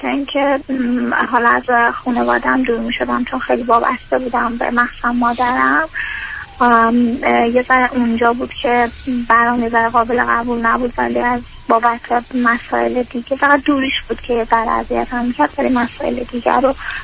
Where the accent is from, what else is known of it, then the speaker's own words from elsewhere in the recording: Iran; now in United States; من یک سال و حدودا نیمه که ازدواج کردم خارج از ایران هستیم.